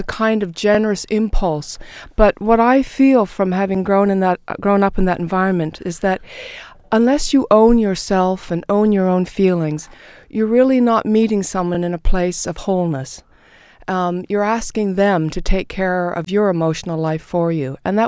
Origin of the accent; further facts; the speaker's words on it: Toronto, Ontario, Canada; Well, we grew up in Toronto, and at that time, it was considered a mission church